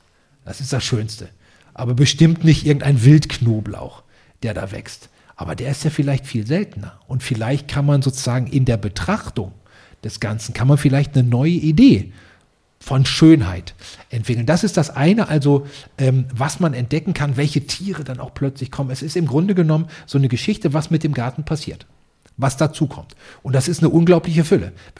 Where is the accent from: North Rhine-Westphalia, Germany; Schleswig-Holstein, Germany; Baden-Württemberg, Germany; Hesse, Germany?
North Rhine-Westphalia, Germany; Ich komme aus dem Ruhrgebiet. Mein Vater, mein Großvater waren Bergleute.